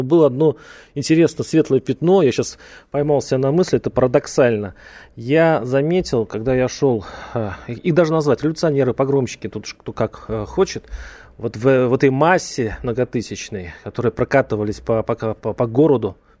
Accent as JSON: {"language": "Russian", "region": "Moscow", "country": "Russia", "said": "когда я сказал, что я из Москвы, они меня сразу отпустили."}